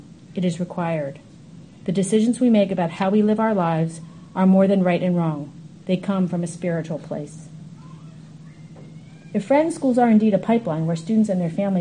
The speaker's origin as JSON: {"language": "English", "town": "Cleveland", "region": "Ohio", "country": "United States", "tie": "born or raised there", "said": "I grew up in Cleveland, Ohio, where I attended a Baptist church and graduated from a Catholic high school."}